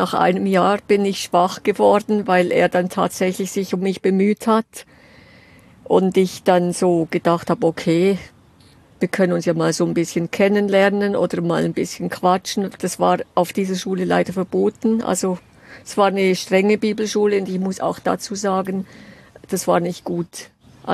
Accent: Switzerland; als Schweizerin, Berlin ist ja schon echt als Landei schon der absolute Hammer

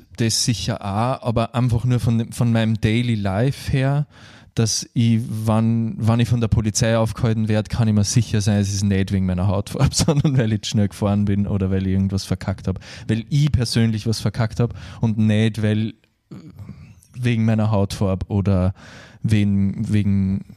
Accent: Austria; wenn ich im Ausland unterwegs war und gesagt habe, ich bin aus Österreich

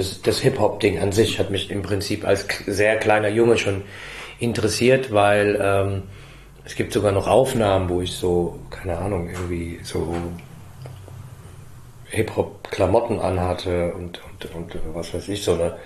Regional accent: Frankfurt, Hesse, Germany; weil wir trotzdem Deutsche sind, ja, weil wir hier geboren sind und uns auch als Frankfurter sehen. Ich sehe mich absolut als Frankfurter und auch als Deutscher, ja. Aber ich habe ja Roots

